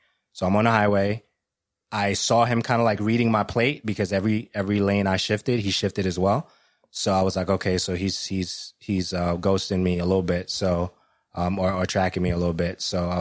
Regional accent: Brooklyn, New York, United States; I've seen them, you know, growing up in Brooklyn, and we're trying to make sure that, you know, you understand them

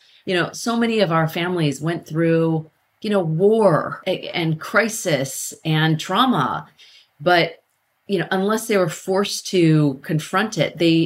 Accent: Carmichael, California, United States; And so I grew up in Carmichael, California. And at the time when my family settled there, there were no Asians.

